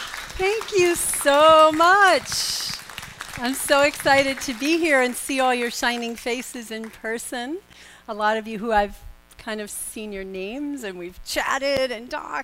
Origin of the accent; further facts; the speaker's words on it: New York City, New York, United States; My goodness, New York City, woohoo. Where else? That's my hometown.